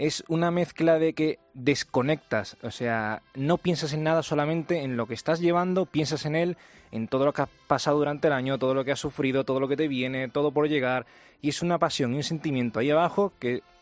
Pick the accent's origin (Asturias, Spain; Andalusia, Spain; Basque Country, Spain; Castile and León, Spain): Andalusia, Spain; La Lantejuela; now in Madrid, Spain; sacaba solo las de mi pueblo, de la Antejuela, y vine a Madrid hace 5 años